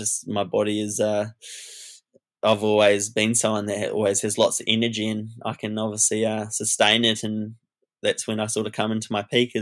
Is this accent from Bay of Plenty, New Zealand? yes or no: yes; Rotorua, Bay of Plenty, New Zealand; Like, I'm from Rotorua, and like you know, like local favorites and stuff like that.